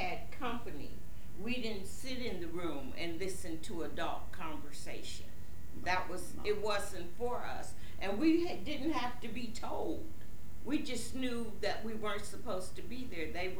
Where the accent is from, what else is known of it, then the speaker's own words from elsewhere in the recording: Dayton, Ohio, United States; Like I said, you know, I grew up in Dayton. I didn't know people didn't like people because of the color of their skin. I'd never been down south until I was an adult.